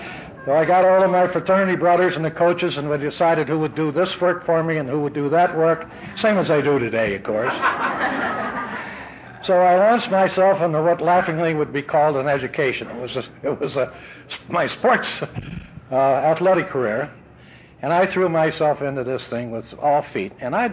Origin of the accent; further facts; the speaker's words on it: Missouri, United States; also born or lived in Tennessee; I was raised in a little town over in Missouri. I'm not all bad. I was born in Tennessee. And this was a little German community.